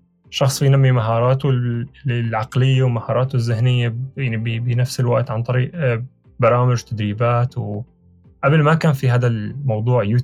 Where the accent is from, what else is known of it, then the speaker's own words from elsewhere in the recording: Maarat al-Numan, Idlib Governorate, Syria; وهذا المنتدى بيقدم خدمات لبلدي، لمدينتي معرة النعمان، والهدف منه اني اعرض الصيدليات المنوبة كل نهار